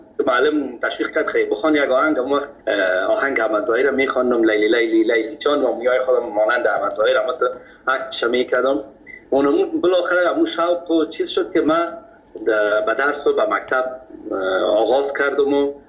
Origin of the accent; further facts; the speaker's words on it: Kabul, Afghanistan; در فامیل که ما بزرگ شدیم ما از مردم خود کابل هستیم، از شهر کونه کابل.